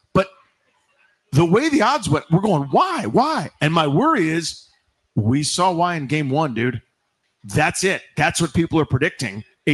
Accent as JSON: {"language": "English", "region": "England", "country": "United Kingdom", "said": "Actually, I'm English."}